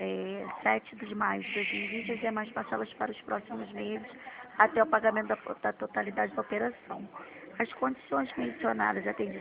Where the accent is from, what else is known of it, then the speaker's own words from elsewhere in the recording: Rio de Janeiro, Brazil; Eu sou do Catete, mas eu estou logado em Caxias.